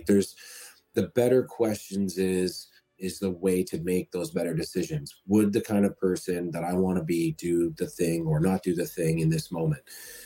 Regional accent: Canada; I'm from Canada, so we're kilometers.

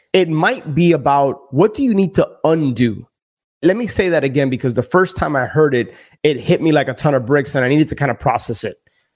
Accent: Miami, Florida, United States; And being born and raised in Miami, I didn't even know what snowshoeing was.

